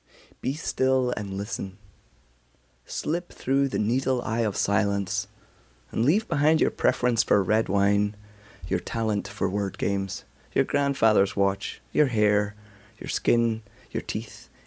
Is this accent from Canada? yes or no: no; Scotland, United Kingdom; me listening to this as a Scot knows that she is a shapeshifter.